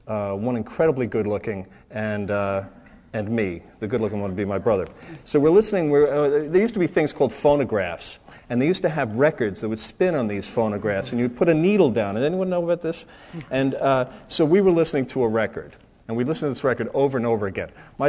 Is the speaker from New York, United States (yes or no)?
yes; Deer Park, New York, United States; And so I grew up in Long Island on the South Shore in Deer Park